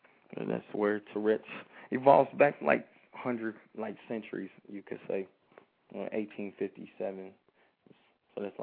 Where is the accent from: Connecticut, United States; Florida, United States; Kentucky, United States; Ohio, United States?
Connecticut, United States; I'm originally from Connecticut. I used to offer Connecticut.